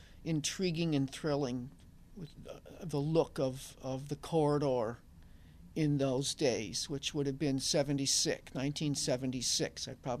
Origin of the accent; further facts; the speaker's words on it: Brighton, Michigan, United States; I grew up in Brighton, and I came to Detroit in, I enrolled at Center for Creative Studies.